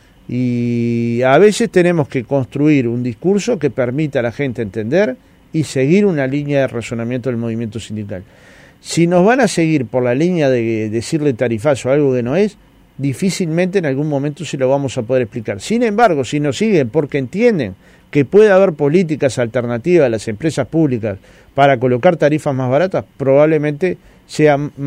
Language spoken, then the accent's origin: Spanish; Uruguay; Nosotros tenemos que seguir siendo uruguayos.